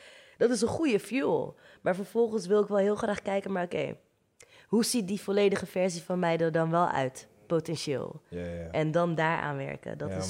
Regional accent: Netherlands; Ik kom uit Nederland, ik ben hier geboren en getogen.

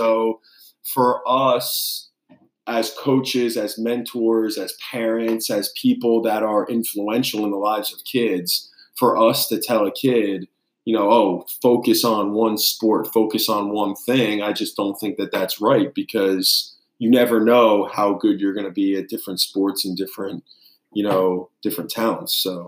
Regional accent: Millstone, New Jersey, United States; So I grew up in Millstone, which is, sending district to Allentown High School, where I originally coached.

